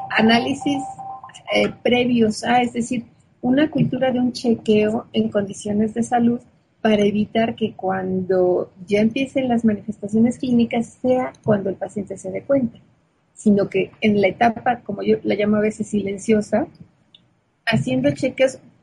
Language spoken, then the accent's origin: Spanish; Mexico; ves que en mi país, en México, el porcentaje de diabéticos es altísimo.